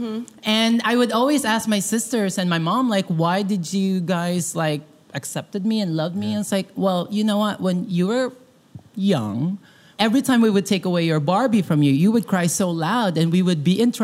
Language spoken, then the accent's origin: English; Philippines; I think because I grew up in the Philippines where we actually have a culture of trans beauty pageant on TV.